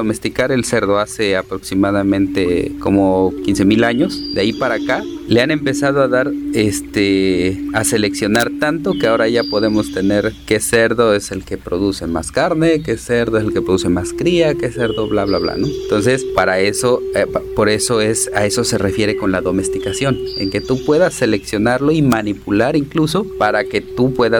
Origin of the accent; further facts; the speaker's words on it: Santiago, Mexico; soy originario de Santiago y cursé la licenciatura en biología.